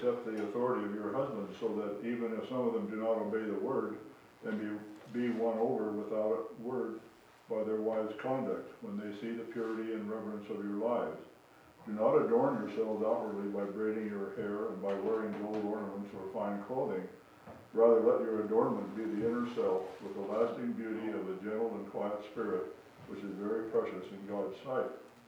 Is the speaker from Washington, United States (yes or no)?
yes; Ellensburg, Washington, United States; I'm a teaching staff from Ellensburg, Washingto